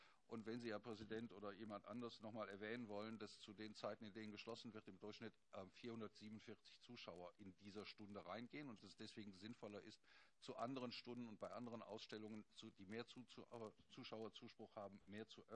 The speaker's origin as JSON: {"language": "German", "region": "Rhineland", "country": "Germany", "said": "Sie verzeihen mir als Rheinländer, dass ich mich für genuin inkompetent erkläre."}